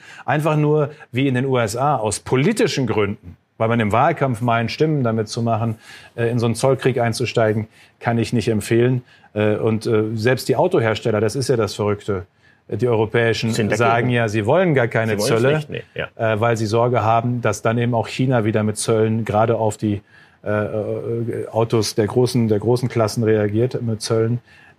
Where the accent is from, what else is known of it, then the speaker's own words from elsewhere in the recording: North Rhine-Westphalia, Germany; ich komme aus Nordrhein-Westfalen